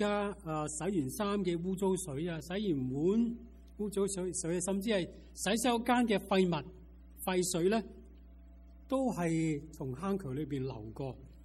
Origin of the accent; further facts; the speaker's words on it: Hong Kong; 当我在香港成长时候，一啲嘅童年往事印象最深刻嘅一件咧，就系、是、以前住在一个木屋区啊。如果大家记得，就是叫做石硖尾。